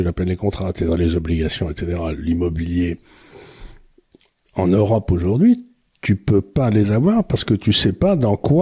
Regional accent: France; on a un coup de peau en tant que Français

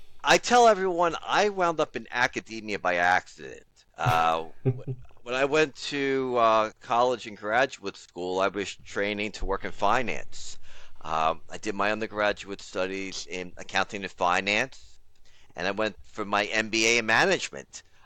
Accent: Bronx, New York, United States; because we grew up in the Throgs Neck section of the Bronx, was you either play wiffle ball

